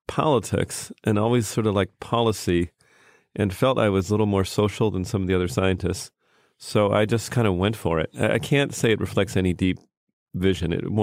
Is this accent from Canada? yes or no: yes; Canada; also born or lived in United States; I grew up in Canada, but I was born in America.